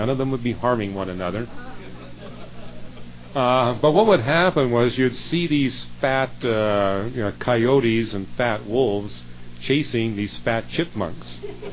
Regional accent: Canada; You know, I grew up in Canada, and often I would meet carnivores that had never seen a human being before.

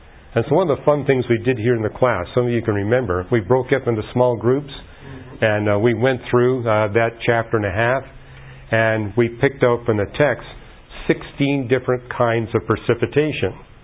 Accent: Canada; Whereas I grew up in Canada, they don't have to worry about their lawns because they get enough snow and rain

